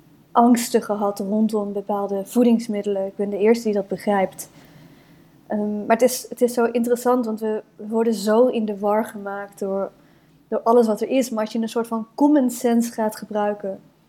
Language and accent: Dutch; Nuenen, North Brabant, Netherlands; Ik ben opgegroeid in Nuenen. Dat ken je misschien wel.